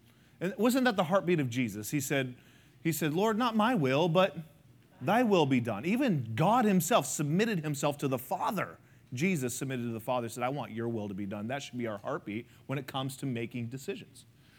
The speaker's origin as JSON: {"language": "English", "region": "Arizona", "country": "United States", "tie": "born or raised there", "also_born_or_lived": "Colorado / California", "lives_now": "Nevada, United States", "said": "I was born in Colorado, raised in Arizona, in college in California, and now I'm living in Nevada."}